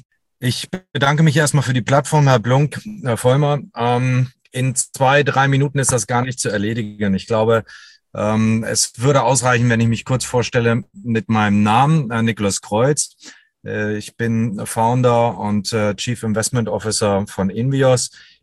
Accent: Germany; Ich bin sehr wohlbehütet am Bodensee groß geworden.

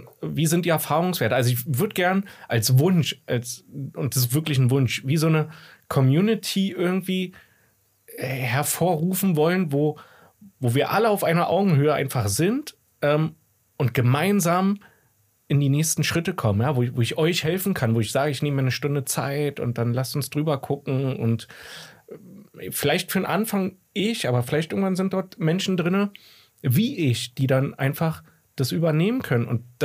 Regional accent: Berlin, Germany; accent: Berlin dialect; Ich habe ja nicht aufgepasst, ob ich diesmal Berlinert habe oder nicht. Aber ich passiert nicht. Wahrscheinlich ich automatisch. Nicht. Ich versuche immer nicht zu Berlinern.

